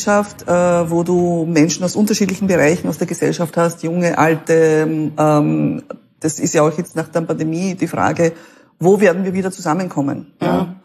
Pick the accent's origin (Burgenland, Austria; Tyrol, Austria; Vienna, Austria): Burgenland, Austria; Klingenbach; Und ich werde es nie vergessen, Klingenbach, da wo ich herkomme